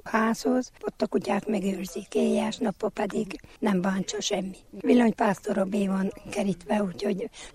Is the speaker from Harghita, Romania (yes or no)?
yes; Homoródremete, Harghita, Romania; Homorod Remetei lakos. Itt is születtem, itt is éltem.